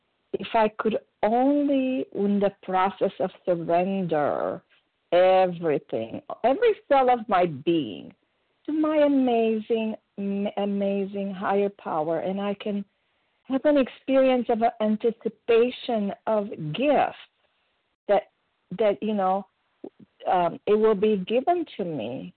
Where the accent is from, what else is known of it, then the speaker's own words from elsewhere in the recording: Romania; English is a second language; now in United States; I'm from Romania, and in Eastern Europe